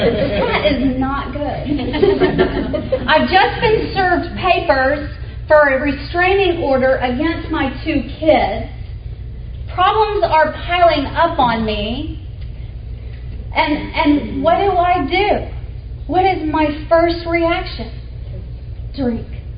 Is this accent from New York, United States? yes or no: no; Houston, Texas, United States; now in Dallas, United States; at this time I'm in Dallas, and I grew up in Houston.